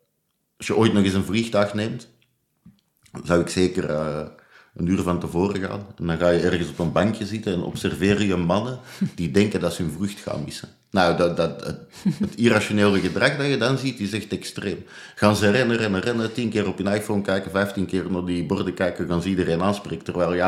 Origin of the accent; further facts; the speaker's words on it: Belgium; Ja, ik kom uit België, wij zitten nog op de trein.